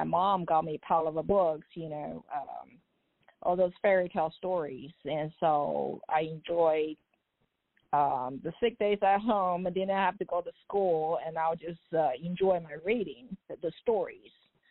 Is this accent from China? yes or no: yes; Beijing, China; now in Houston, United States; I was born and raised in Beijing, China, far away. I came to Houston 30 years ago, graduated from Hotel and Restaurant Management, Houston College of Hotel and Restaurant Management, University of Houston.